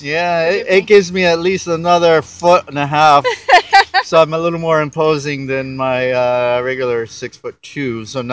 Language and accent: English; Manhattan, New York, United States; I'm from Manhattan.